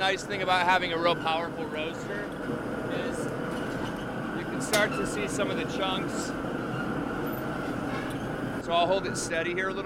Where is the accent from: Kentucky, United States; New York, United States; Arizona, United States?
Arizona, United States; I think I'm trying to celebrate both Mexican regional and be proud of the fact that I'm from Arizona